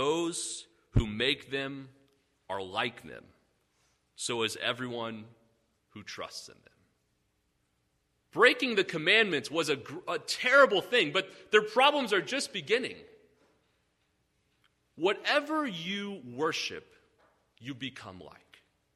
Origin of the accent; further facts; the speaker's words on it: Texas, United States; Now, I'm from Texas. I didn't grow up on a farm.